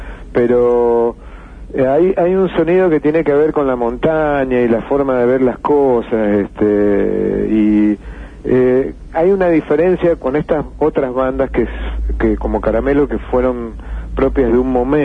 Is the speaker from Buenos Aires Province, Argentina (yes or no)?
no; Mendoza, Argentina; No, soy mendocino. Los cuatro somos mendocinos.